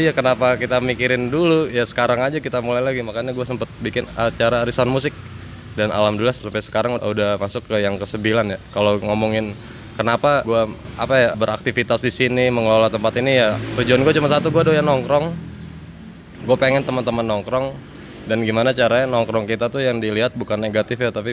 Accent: Padang, West Sumatra, Indonesia; also born or lived in Jakarta; Di kampung itu, di Padang.

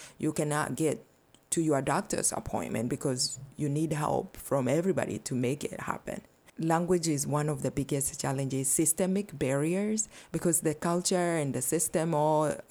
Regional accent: Kenya; now in Grand Rapids, United States; I'm originally from Kenya, East Africa. I'm an immigrant, and I call Grand Rapids home. West Michigan is home now.

